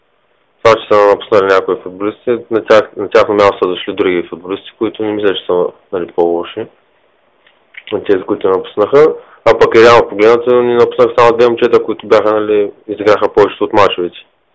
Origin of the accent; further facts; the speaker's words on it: Stara Zagora, Stara Zagora Province, Bulgaria; аз съм юноша на този отбор, аз съм си от Стара Загора.